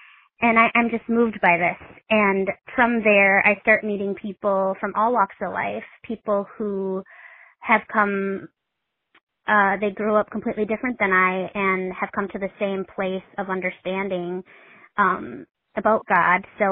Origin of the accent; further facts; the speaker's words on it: Midwest, United States; their typical Midwest family. I'm from the Midwest.